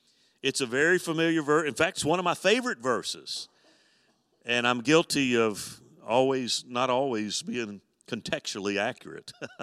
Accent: Deep South, United States; You know, I'm being from the Deep South, I always, you know, and I've said it a number of times here

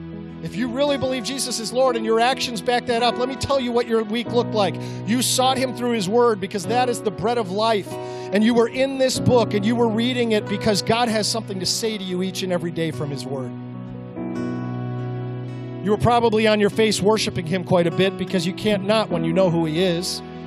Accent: Texas, United States; I mean, I grew up in North Texas.

